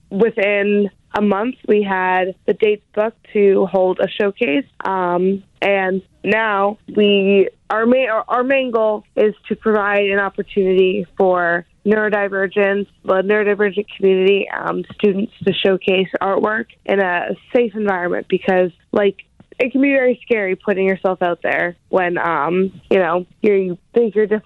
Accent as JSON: {"language": "English", "town": "Lowell", "region": "Massachusetts", "country": "United States", "tie": "born or raised there", "said": "And I got approached by someone who had connections in City Hall in my hometown, which is Lowell."}